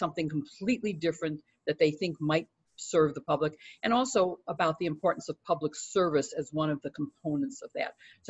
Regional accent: Chicago, Illinois, United States; I'm from Chicago where we vote early and often.

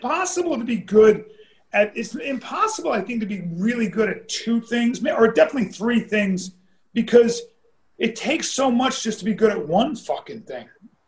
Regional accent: Australia; I'm really from Australia.

